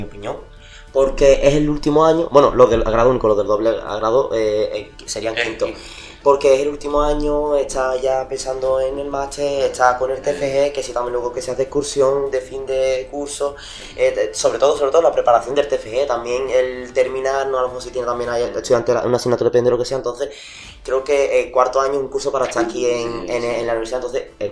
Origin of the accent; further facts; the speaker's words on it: Coria del Río, Andalusia, Spain; now in Cádiz, Spain; me mudé de Corea del Río, que es donde yo nací y crecí, en Sevilla, a Vía Martín, ¿no? Que llevo aquí 6 años. En Cádiz, 3 en Vía Martín y casi 3 ya en Cádiz.